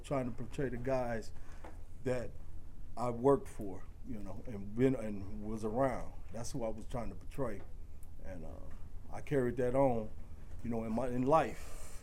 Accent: Milwaukee, Wisconsin, United States; born there; I'm an addict. I was born here in Milwaukee.

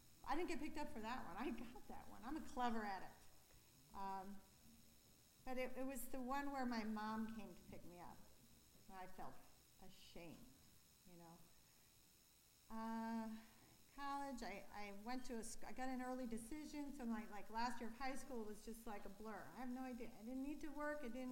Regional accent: East Coast, United States; And I grew up in the East Coast in the country, college town.

